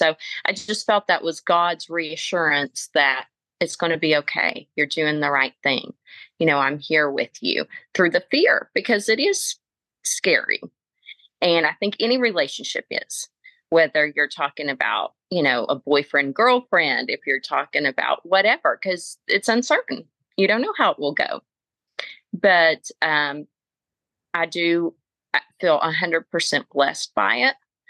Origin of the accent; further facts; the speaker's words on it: the South, United States; accent: Southern; I remember the first time we talked on the phone, she couldn't get over my Southern accent.